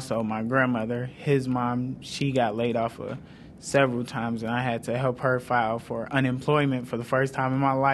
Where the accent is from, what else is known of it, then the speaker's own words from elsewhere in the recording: Elkhart, Indiana, United States; as you may know, I'm from Elkhart, Indiana.